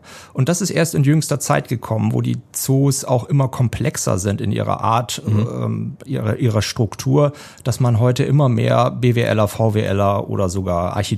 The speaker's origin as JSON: {"language": "German", "town": "Osnabrück", "region": "Lower Saxony", "country": "Germany", "said": "ich komme ja auch aus Osnabrück"}